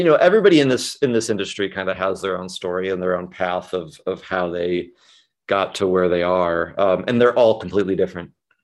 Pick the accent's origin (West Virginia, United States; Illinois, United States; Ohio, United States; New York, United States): Ohio, United States; now in Los Angeles, United States; I could, if I'm from Ohio originally, I was just going to move back and just do work remotely